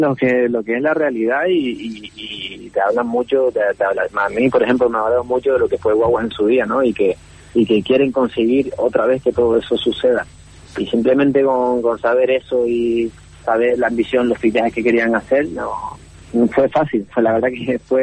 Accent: Canary Islands, Spain; más siendo canario y que llevaba seis años viviendo fuera y jugando fuera, ya tenía ganas de ir a casa

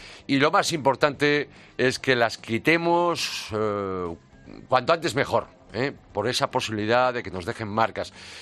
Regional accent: Galicia, Spain; Por contra, el más barato es el de mi tierra, el de Puxeiros, a Bayona, en Pontevedra, 28 kilómetros

